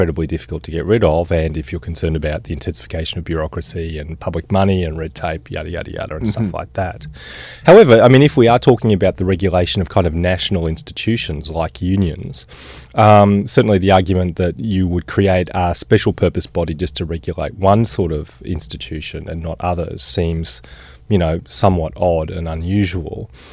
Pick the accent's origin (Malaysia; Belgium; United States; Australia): Australia; Queensland; And I grew up in Queensland